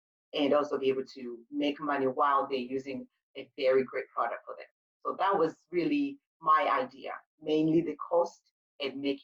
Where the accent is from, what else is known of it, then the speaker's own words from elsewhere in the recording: Zimbabwe; I grew up in Zimbabwe